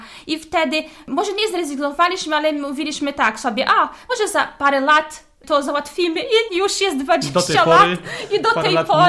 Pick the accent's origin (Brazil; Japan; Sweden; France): Brazil; Cascavel, Paraná; Polish is a second language; now in Poland; Ja jestem z Cascavel, to jest stan Paraná w Brazylii, to jest na sam południe, tam gdzie te wodospady słynne, katarata z do Iguaçu, Foz do Iguaçu, to tak godzina drogi, może półtorej godziny od tych wodospadów.